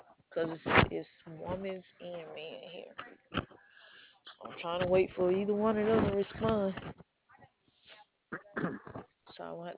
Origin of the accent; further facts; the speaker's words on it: Alabama, United States; Oh, I'm from Alabama.